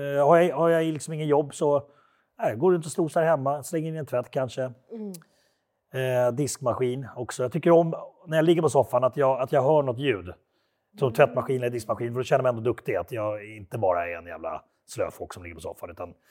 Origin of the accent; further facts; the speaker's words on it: Orminge, Stockholm County, Sweden; Min tanke var hela tiden att jag skulle få bort henne från den här miljön i Orminge där vi växte upp.